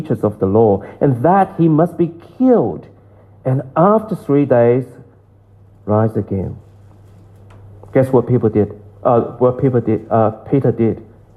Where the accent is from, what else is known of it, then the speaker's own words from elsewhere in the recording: China; English is a second language; moved away as an adult; now in United States; I grew up in China, and I didn't believe God.